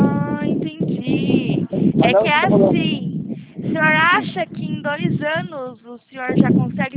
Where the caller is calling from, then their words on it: Itapetininga, São Paulo, Brazil; Eu sou aqui de Itapetininga